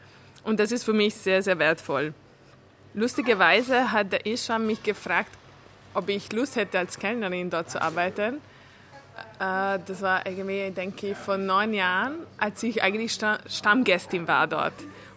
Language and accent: German; Italy; German is a second language; now in Vienna, Austria; für meinen Integrationsprozess in Wien, weil ich bin Ungarin, in Italien aufgewachsen